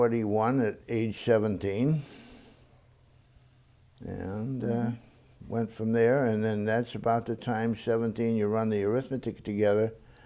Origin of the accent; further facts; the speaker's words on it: Athol, Massachusetts, United States; born there; now in Petersham, United States; I was born in the community of Athol, Massachusetts.